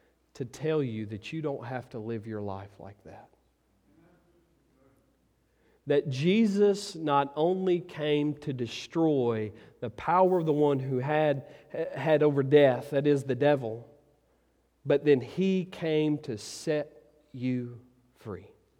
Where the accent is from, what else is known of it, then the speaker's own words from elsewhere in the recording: Ratcliffe, Arkansas, United States; moved away; I remember when we first moved to Memphis. Y'all don't forget, I grew up in Ratcliffe, Arkansas. Okay? It ain't as big as it sounds.